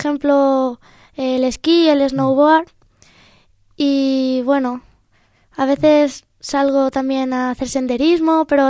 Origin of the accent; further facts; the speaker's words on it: Elche, Valencian Community, Spain; yo como soy de Elche